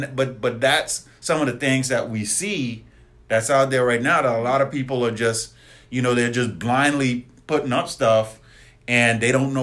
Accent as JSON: {"language": "English", "country": "Bahamas", "tie": "born or raised there", "said": "I'm from the Bahamas. I was born and raised in the Bahamas, right?"}